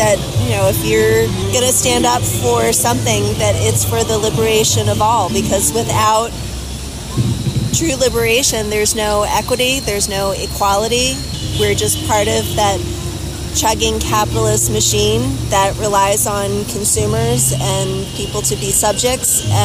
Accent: United States; as an American who lives on stolen land every single day that I've been alive

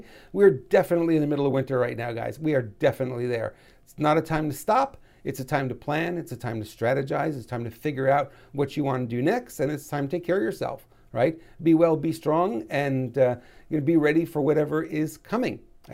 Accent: Montreal, Quebec, Canada; when I grew up in Montreal

